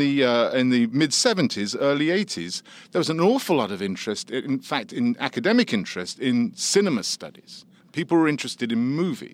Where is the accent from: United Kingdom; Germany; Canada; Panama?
United Kingdom; England; now in United States; I'm born and bred in England, and I fled to the Statue of Liberty in the mid 70s.